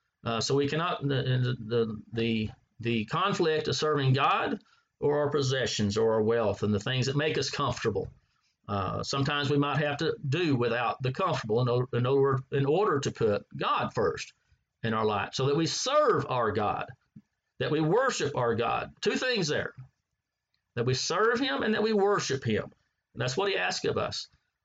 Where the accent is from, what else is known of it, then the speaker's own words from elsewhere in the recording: the South, United States; I don't know about you growing up in the South. We didn't have air conditioning when I was a kid.